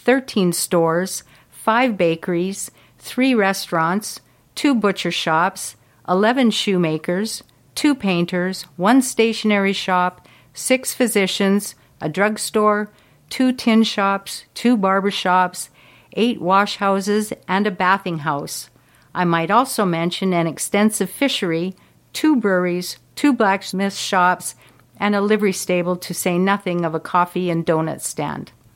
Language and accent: English; Salmon Arm, British Columbia, Canada; When I grew up in Salmon Arm half a century and more ago